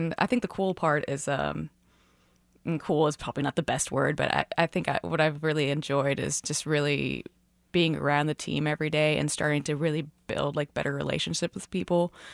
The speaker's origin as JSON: {"language": "English", "country": "United States", "tie": "born or raised there", "also_born_or_lived": "Puerto Rico", "said": "I was born in Puerto Rico. My parents are Dominican and Puerto Rican. And growing up in my house, I mean, we lived in Florida and Georgia, so I didn't really live in the Caribbean or anything like that."}